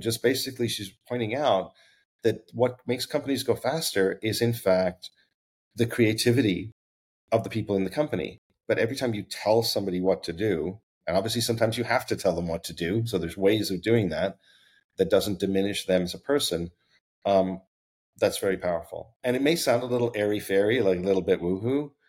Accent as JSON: {"language": "English", "country": "Canada", "lives_now": "Uruguay", "said": "oh, wow, you're not from here. Where are you from? Oh, you're from Canada. What made you come to Uruguay?"}